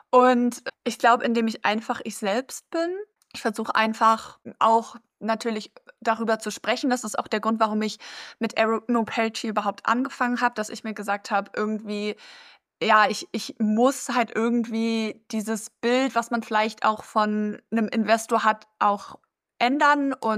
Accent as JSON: {"language": "German", "region": "Hamburg", "country": "Germany", "said": "Ich komme aus Hamburg selber"}